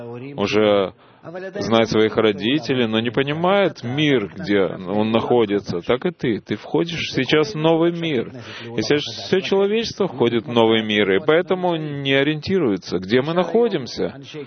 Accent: Israel; я из Израиля, и я вас смотрю по телевизору.

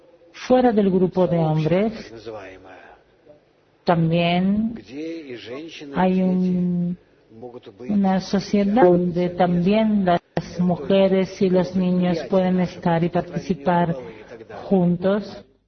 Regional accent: Ukraine; Spanish is a second language; de Ucrania.

